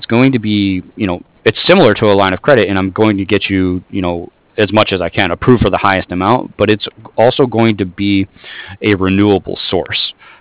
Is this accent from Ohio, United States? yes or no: yes; Toledo, Ohio, United States; now in San Diego, United States; Oh, yeah, absolutely. I'm from Toledo.